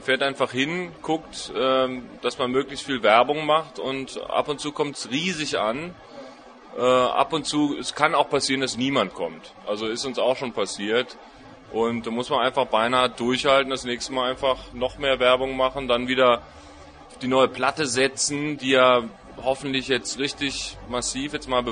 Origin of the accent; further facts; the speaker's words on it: Ratingen, North Rhine-Westphalia, Germany; Und genau in Ratingen, wo ich herkomme, was aber völliger Zufall ist.